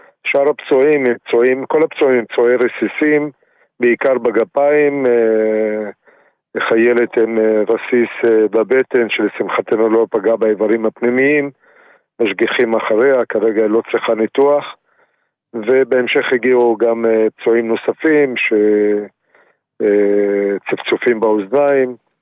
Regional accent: Peki'in, Northern District, Israel; now in Isfiya, Israel; אני במקור מפקיעין בגליל, היום אני גר באוספיה.

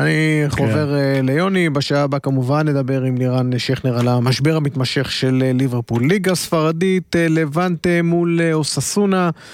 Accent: Haifa, Haifa District, Israel; אנחנו פשוט נהנים בתור שני חיפאים, אחד לשעבר ואחד בהווה

